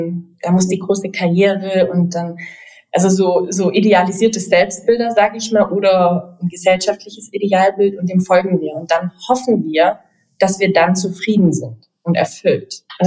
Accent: Southern Germany, Germany; Ich komme ja eigentlich aus Süddeutschland.

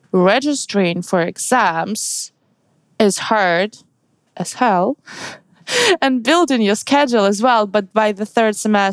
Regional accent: Saint Petersburg, Russia; now in Germany; I was born and raised in St. Petersburg. Before coming to Germany, I was studying for 2 years in Russian university in Leti

